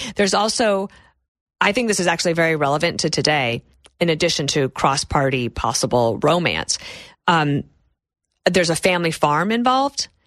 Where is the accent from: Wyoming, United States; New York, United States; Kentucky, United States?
Wyoming, United States; also born or lived in Colorado; I grew up in Wyoming and Colorado. I love the family farm.